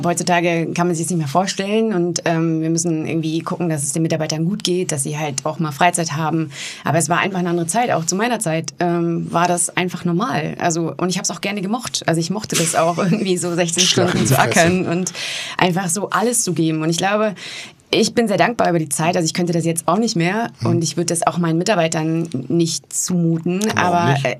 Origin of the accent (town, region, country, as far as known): Warendorf, North Rhine-Westphalia, Germany; born or raised there